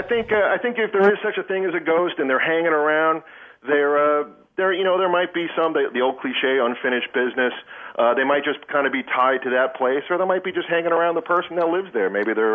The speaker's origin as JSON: {"language": "English", "town": "Long Island", "region": "New York", "country": "United States", "said": "I'm from Long Island. I went out to that house when I was in high school and walked around and checked it out."}